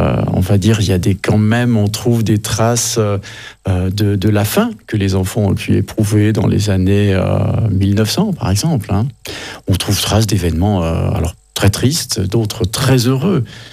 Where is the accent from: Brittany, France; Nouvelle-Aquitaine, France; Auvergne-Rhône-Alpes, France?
Nouvelle-Aquitaine, France; now in Switzerland; je suis effectivement double national, donc je suis d'origine charentaise et en même temps originaire de Sigrisville par mon épouse.